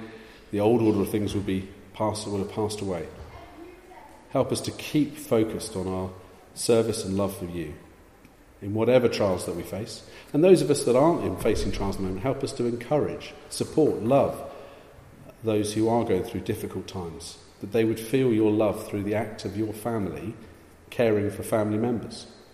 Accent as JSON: {"language": "English", "region": "South West England", "country": "United Kingdom", "tie": "born or raised there", "said": "I grew up in Cornwall. If you had a sea view, your house was worth more"}